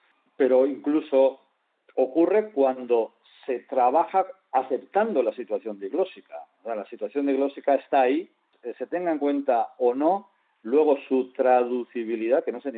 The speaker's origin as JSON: {"language": "Spanish", "region": "Basque Country", "country": "Spain", "said": "me hace identificarme a mí mismo como vasco"}